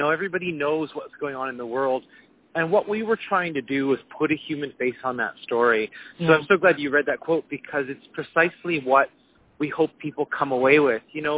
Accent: Canada; here in North America, I'm a Canadian

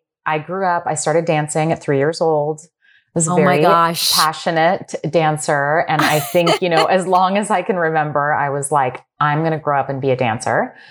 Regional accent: California, United States; But I grew up in California, and the idea of coming to New York and being on Broadway honestly never crossed my mind ever.

